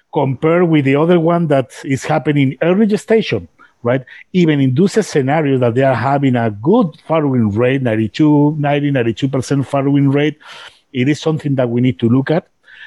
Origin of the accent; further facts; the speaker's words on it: Spain; English is a second language; now in North America